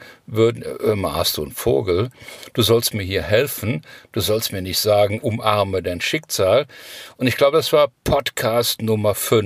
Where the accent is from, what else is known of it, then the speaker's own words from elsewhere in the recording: Cologne, North Rhine-Westphalia, Germany; wir sind ja Kölner